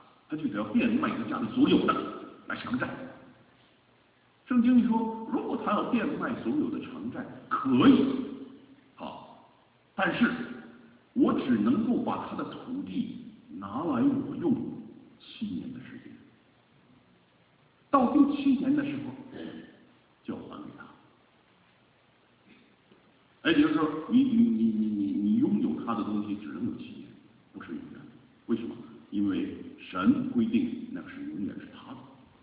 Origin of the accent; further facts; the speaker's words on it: China; 这个我们中国人呢，是这个天生的这个会做生意，对不对？